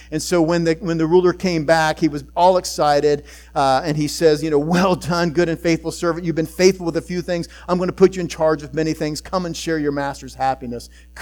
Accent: Utica, Ohio, United States; This is why I stepped out of State Farm Insurance and came to my hometown, Utica, Ohio.

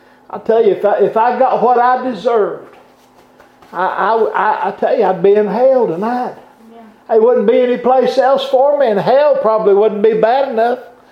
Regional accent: the South, United States; born there; I was born in the South. Mm-hmm. You see, I like that a lot better than being born in the North.

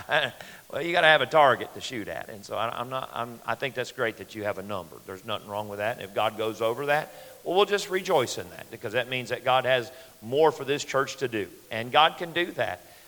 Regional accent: North Carolina, United States; Back where I live, I'm from North Carolina. For those who don't know you … I'm from North Carolina.

